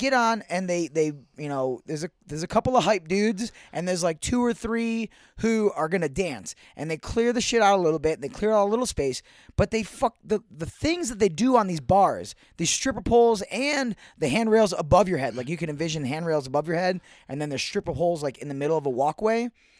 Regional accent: Cleveland, Ohio, United States; oh, shit, what's up, Cleveland Cavs? I'm from Cleveland, too.

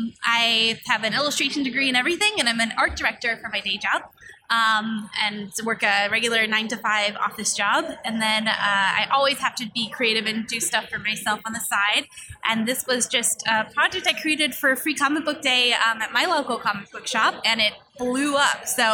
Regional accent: Cleveland, Ohio, United States; I'm from Cleveland, so semi-local.

